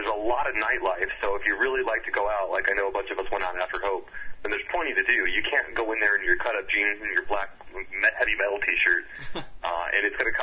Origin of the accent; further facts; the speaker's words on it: San Diego, California, United States; And now I'm from San Diego, so maybe being in D.C., there's like, oh, cool